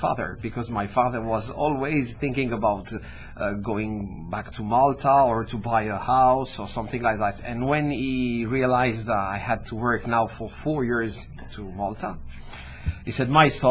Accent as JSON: {"language": "English", "town": "Marseille", "region": "Provence-Alpes-Côte d'Azur", "country": "France", "tie": "born there", "second_language": "English", "said": "As soon as I was young, I understood I was coming from another place, even if I was born in Marseille"}